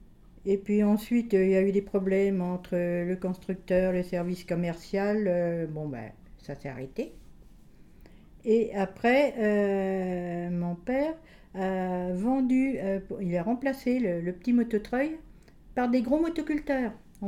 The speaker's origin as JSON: {"language": "French", "town": "Polizot", "country": "France", "tie": "born or raised there", "said": "Je suis née à Polizot en 1937, ici, dans cette maison. J'ai toujours habité ici, j'ai jamais changé de place."}